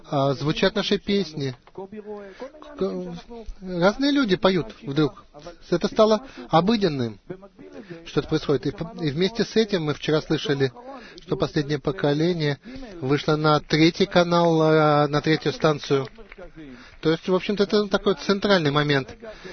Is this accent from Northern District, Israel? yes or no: no; Petah Tikva, Central District, Israel; Я из Петах-Тиквы